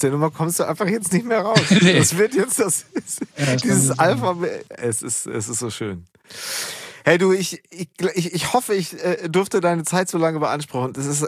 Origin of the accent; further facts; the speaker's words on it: Münster, North Rhine-Westphalia, Germany; Ich komme aus Münster.